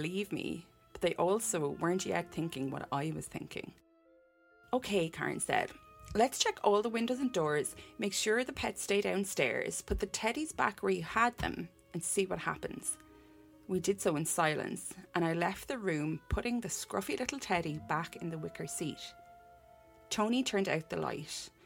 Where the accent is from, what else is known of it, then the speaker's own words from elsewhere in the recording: Ireland; I realise in the States you guys say mobile, I just can't say that because I'm Irish